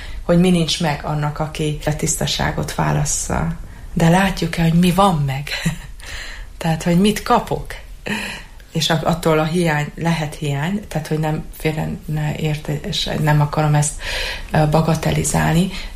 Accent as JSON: {"language": "Hungarian", "town": "Cluj-Napoca", "region": "Cluj County", "country": "Romania", "tie": "born or raised there", "said": "Én Kolozsváron nevelkedtem."}